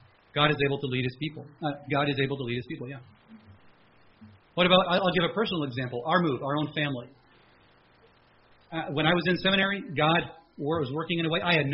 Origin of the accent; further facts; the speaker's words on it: Canada; After all, I'm a Canadian.